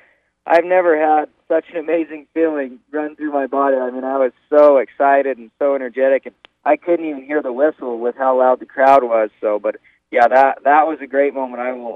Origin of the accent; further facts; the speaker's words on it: Cheyenne, Wyoming, United States; being that it's my hometown rodeo and I grew up here